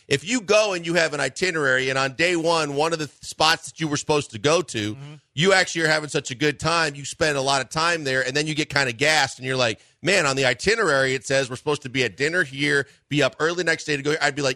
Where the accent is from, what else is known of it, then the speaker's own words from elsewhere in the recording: Milwaukee, Wisconsin, United States; But, I mean, look, and I'm from Milwaukee. I'm from the biggest city in the state